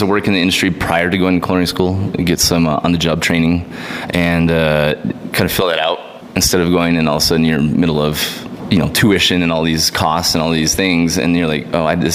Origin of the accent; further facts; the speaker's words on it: Deming, New Mexico, United States; I'm from Deming, New Mexico, and so I've been around it my whole life. All my friends are farmers from down there.